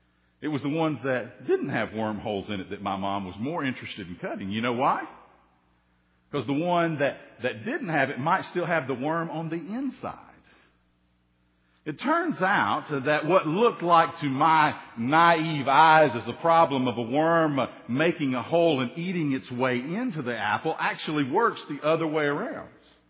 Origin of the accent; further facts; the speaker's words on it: Tennessee, United States; When I was a boy, growing up in Tennessee, we lived around apple orchards